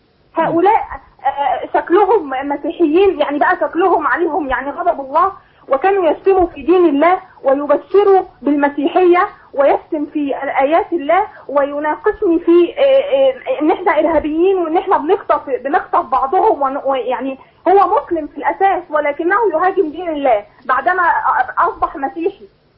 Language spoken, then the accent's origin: Arabic; Egypt; انا بنت مصريه مسلمه،